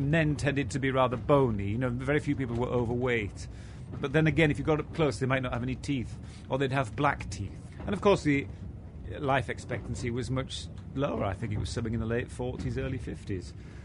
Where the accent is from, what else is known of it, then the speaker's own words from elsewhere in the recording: York, Yorkshire and the Humber, United Kingdom; If I was bored, I grew up in York, I'd just go to London, say, Dad, I'm off to London, and he wouldn't bat an eyelid.